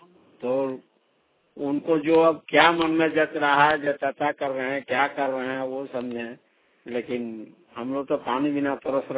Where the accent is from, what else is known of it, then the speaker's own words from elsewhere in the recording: Giridih, Jharkhand, India; पोस्टार और जो है कि थाना धनबाद पड़ता है, जिला गिरिडीह के रहने वाला हूँ झारखंड।